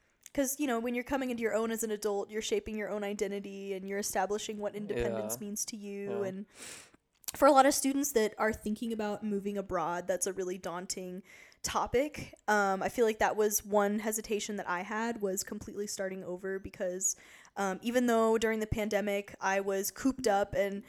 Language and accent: English; Houston, Texas, United States; now in Saarland, Germany; That was a huge culture shock for me moving here to the Saarland, because I'm from Houston. And there's like 4 or 5 million people in Houston.